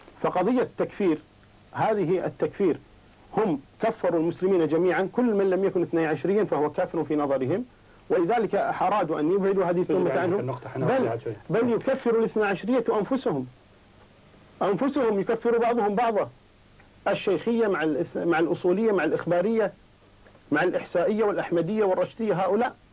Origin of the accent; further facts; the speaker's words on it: Kuwait; أنا من أهل الكويت، أنا أعلم منك بذلك